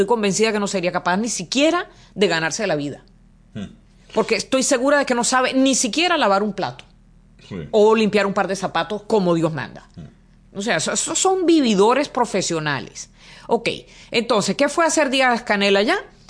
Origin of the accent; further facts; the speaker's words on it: Cuba; Le debe a todo santo una vela, como dicen en mi país.